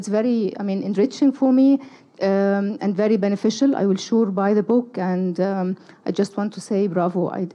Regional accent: Egypt; English is a second language; I'm just a visitor here for a few days. I come from Egypt. That's a very long way.

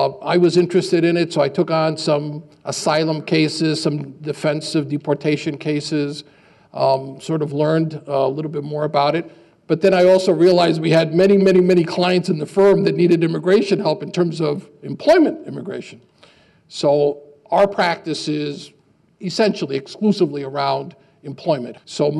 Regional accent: Puerto Rico; moved away as an adult; also born or lived in New York; now in United States; I'm originally from Puerto Rico. Puerto Ricans are U.S. citizens by birth. So I was part of the wave of Puerto Ricans that went from Puerto Rico to New York and back to Puerto Rico, back and forth over the years.

